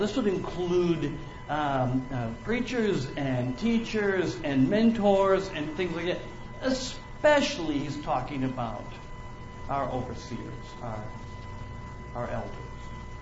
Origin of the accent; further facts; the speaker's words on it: Chicago, Illinois, United States; I'm from the Chicago area, which isn't all that far